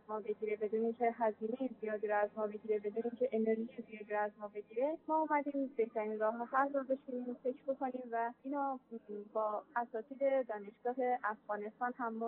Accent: Mashhad, Razavi Khorasan, Iran; از مشهد، اصالتاً از بامیان هستم.

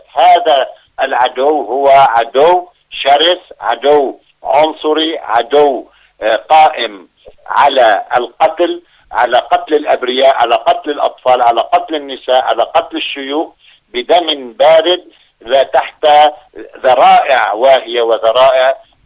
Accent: Lebanon; عندنا في لبنان عندما بدأنا المقاومة ضد الاحتلال الإسرائيلي والاحتلال الصهيوني

